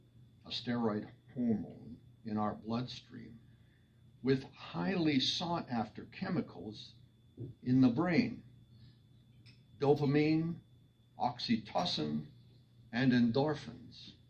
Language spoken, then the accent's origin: English; New York City, New York, United States; born there; As you may know, I was born in New York City, the Upper East Side. Although I recently moved out west for the movie business, of course.